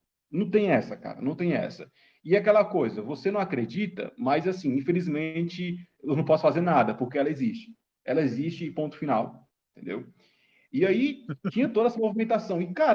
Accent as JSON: {"language": "Portuguese", "town": "Fortaleza", "region": "Ceará", "country": "Brazil", "lives_now": "Caucaia, Brazil", "said": "eu sou aqui do estado do Ceará, eu nasci em Fortaleza e depois que eu me casei eu vim morar na região metropolitana."}